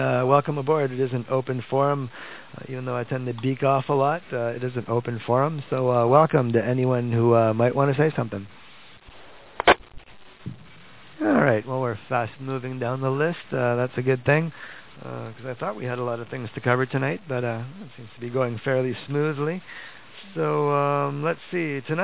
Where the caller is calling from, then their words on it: Montreal, Quebec, Canada; I'm transmitting from Montreal tonight.